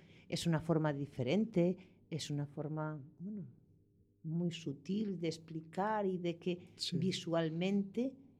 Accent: Ordes, Galicia, Spain; born there; Aparte es nativo de donde yo nací, de la zona de Órdenes.

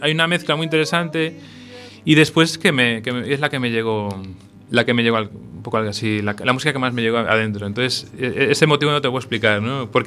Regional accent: Lugo, Galicia, Spain; born there; Pero bueno, nací en Lugo, el idioma que manejo es el castellano

